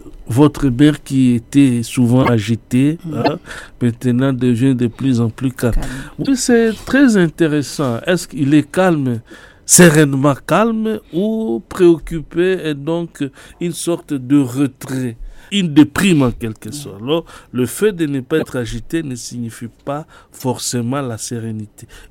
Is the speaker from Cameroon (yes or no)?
yes; Cameroon; comme on dit chez nous au Cameroun